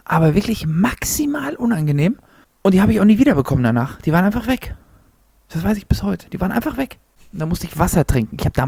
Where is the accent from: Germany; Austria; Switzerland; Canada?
Germany; Zahna, Saxony-Anhalt; born there; ich komme gebürtig aus Zahna, und in Zahna gab es gar nicht so viel.